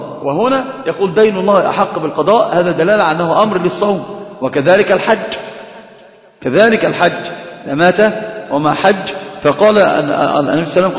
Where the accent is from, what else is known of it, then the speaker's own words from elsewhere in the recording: Egypt; حتى تجد المثل عندنا في مصر في كثير من العادات والتقاليد